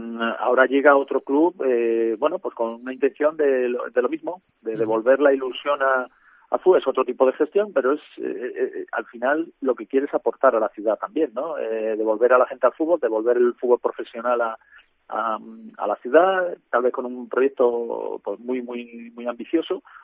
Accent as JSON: {"language": "Spanish", "town": "Logroño", "region": "La Rioja", "country": "Spain", "said": "Vengo de una ciudad de Logroño que están en una situación pues también parecida, con dos equipos preferentes en la ciudad."}